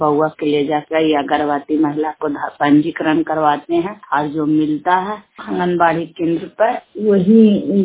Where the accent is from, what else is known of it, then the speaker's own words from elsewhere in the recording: Bihar, India; और हिलसा ब्लॉक मेरा पड़ता है। इंदौर टुगांग की रहने वाली हूँ।